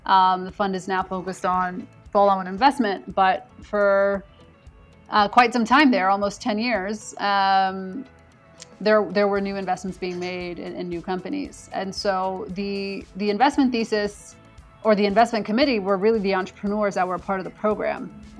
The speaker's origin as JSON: {"language": "English", "country": "United States", "tie": "born or raised there", "said": "a child of Ethiopian immigrants being, you know, born and raised in the United States, I don't think I really ever expected that."}